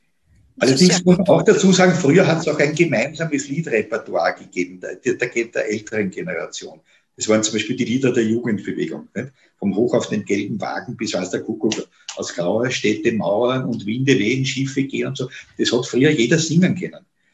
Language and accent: German; Vienna, Austria; als Wiener, vor allem als älterer Wiener